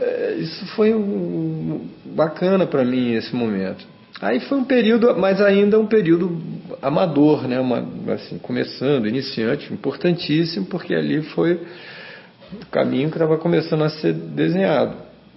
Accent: Rio de Janeiro, Brazil; also born or lived in Vitória; a minha vida, ela é no Rio de Janeiro, né? Eu sou praticamente carioca, quer dizer, assim, eu sou capixaba de nascença, adoro Vitória e tal, mas eu fui criado no Rio.

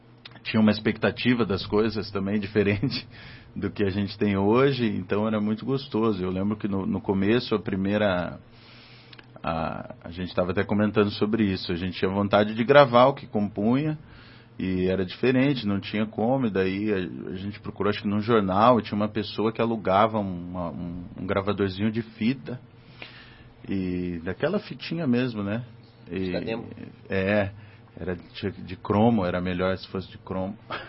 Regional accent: Curitiba, Paraná, Brazil; vim de Paranavaí, né? Nasci em Paranavaí, mas vim para Curitiba com neném ainda, né? Uhum. Com menos de um ano.

